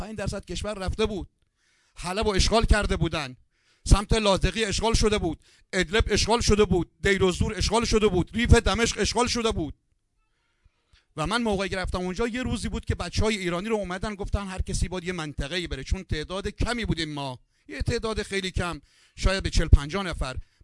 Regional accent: Pashkuh, Yazd, Iran; گفتم میدونم، من بچه پشکو هستم

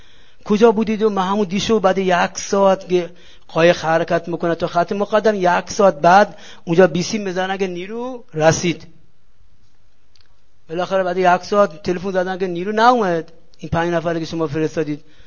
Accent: Yazd, Iran; گفتیم بابا ما بچه یزدیم

